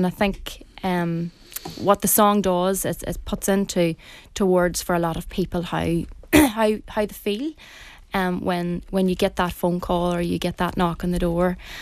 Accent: Omagh, Northern Ireland, United Kingdom; I'm from Omagh.

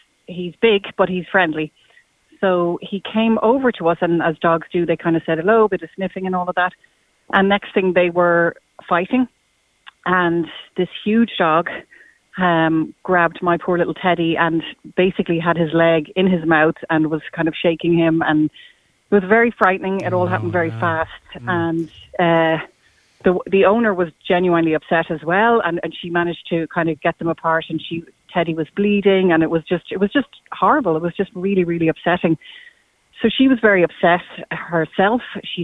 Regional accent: Dublin, Leinster, Ireland; because I'm from Dublin and I had to get back to Dublin that day.

